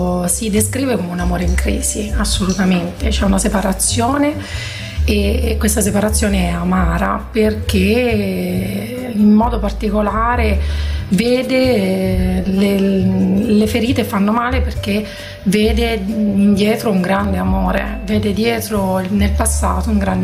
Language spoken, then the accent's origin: Italian; Gualdo Tadino, Umbria, Italy; now in Naples, Italy; l'ho scritto a Gualdo, quindi nel mio paese, guardando le mie montagne, però parla di una città, Napoli, che mi ospita, mi ha accolto con profondo affetto da 3 anni